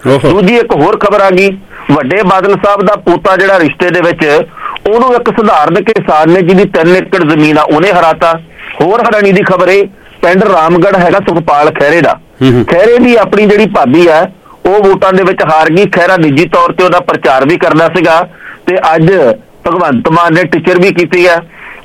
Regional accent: Punjab, India; ਅਸੀਂ ਸਾਰੇ ਪੰਜਾਬ ਦੇ ਜੰਮੇ ਜਾਏ ਆ, ਪੰਜਾਬ ਦੀ ਮਿੱਟੀ ਦੇ ਵਿੱਚ ਖੇਡੇ ਆ, ਵਧੀਆ ਫੁੱਲੇ ਆ

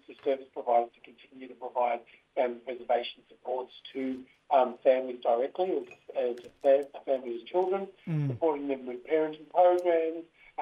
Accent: Sydney, New South Wales, Australia; a Birrindubba Waka Waka man, born and raised on the land of the Gadigal Wangal people here in Sydney.

